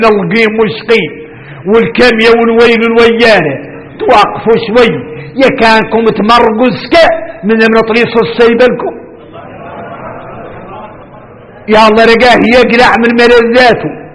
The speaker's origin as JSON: {"language": "Arabic", "country": "Mauritania", "said": "احنا موريتاني"}